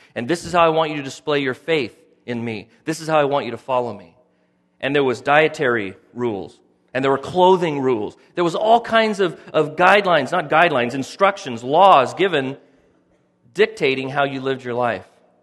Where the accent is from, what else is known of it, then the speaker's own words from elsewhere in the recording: United States; I have freedom as an American, don't I?